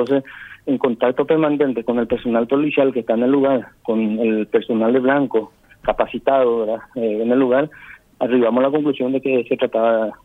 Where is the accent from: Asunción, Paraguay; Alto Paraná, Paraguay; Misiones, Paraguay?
Asunción, Paraguay; now in Chaco, Paraguay; yo soy de Asunción, vivo hace 2 años acá, desde que vine como fiscal acá en el Chaco